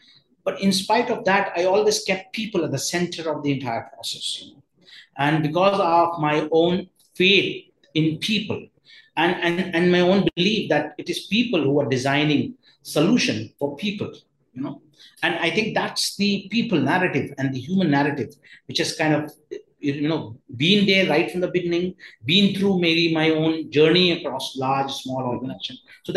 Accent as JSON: {"language": "English", "town": "Kolkata", "region": "West Bengal", "country": "India", "tie": "born or raised there", "said": "I grew up in Calcutta and in a very multicultural area. You had Boris, you had Anglo-Indians, you had Chinese, you had Bengalis, and these were the multicultural community I interacted"}